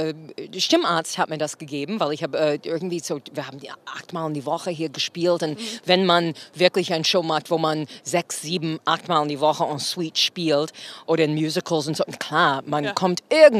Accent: United States; German is a second language; für mich als Amerikanerin

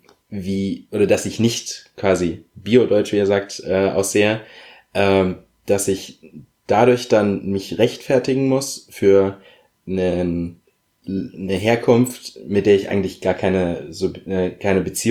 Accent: Berlin, Germany; Ich bin in Berlin aufgewachsen

